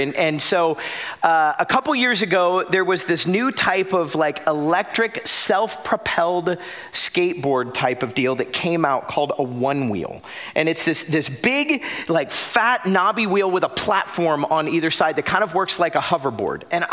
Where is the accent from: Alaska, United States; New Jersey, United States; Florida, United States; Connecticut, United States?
Florida, United States; So I grew up in South Florida, and I grew up loving surfing and skateboarding and wakeboarding.